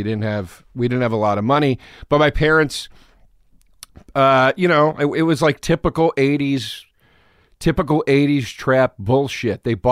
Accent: Collegeville, Pennsylvania, United States; also born or lived in Philadelphia; I was born in Philly. Yeah. And then I grew up outside of Philly in a small town called Collegeville, or Trap was the other name of it

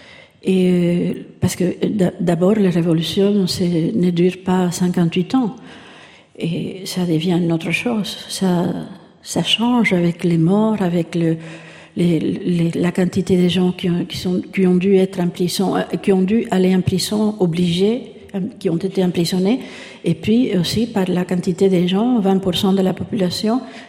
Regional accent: Cuba; moved away as an adult; Vous savez, quand je suis partie de Cuba, je ne savais pas que j'allais être interdite

